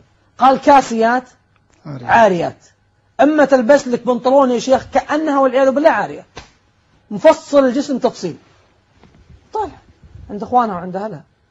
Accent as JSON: {"language": "Arabic", "country": "Saudi Arabia", "said": "إن عندنا في السعودية يقول نفصل عاري، لابسة عاري"}